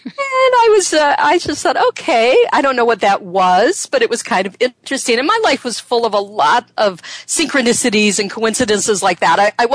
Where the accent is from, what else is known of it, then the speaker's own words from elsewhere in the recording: Michigan, United States; because I'm from Michigan and we didn't do things like that then there